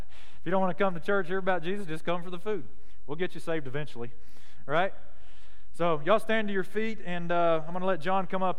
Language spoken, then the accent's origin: English; Texas, United States; We're from Texas, we enjoy food, right?